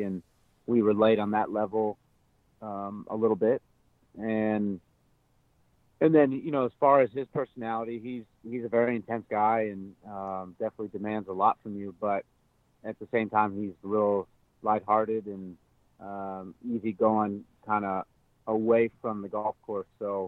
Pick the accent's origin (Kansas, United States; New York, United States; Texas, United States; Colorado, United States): Colorado, United States; Denver; I was fortunate enough to grow up playing at Cherry Hills Country Club. We joined there when I was about 11 years old.